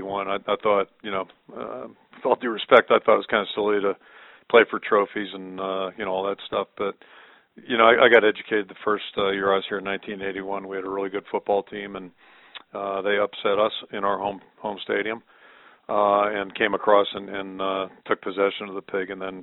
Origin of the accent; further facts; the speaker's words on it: Pittsburgh, Pennsylvania, United States; also born or lived in Michigan; I was born in Michigan, but grew up in Pittsburgh, that's home for me.